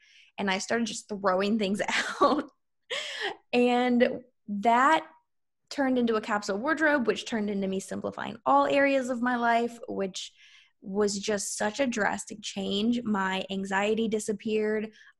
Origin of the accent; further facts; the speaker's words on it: South Carolina, United States; now in Washington State, United States; When he first got transferred out to Washington State, which we're originally from South Carolina